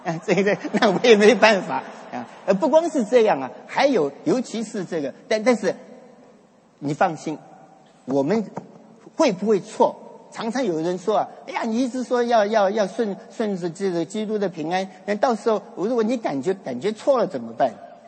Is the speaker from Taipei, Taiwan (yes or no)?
yes; Taipei, Taiwan; 从小我在台北教会长大的时候